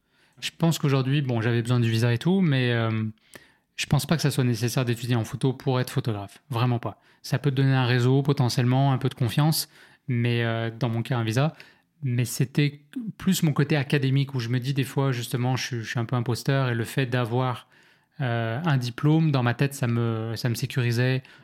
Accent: France; je comprends qu'il comprend pas que je suis, que je suis français

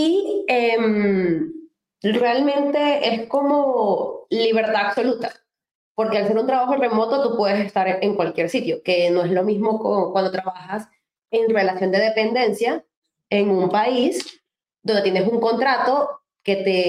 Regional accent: Venezuela; moved away; Muchos saben ya que yo soy venezolana

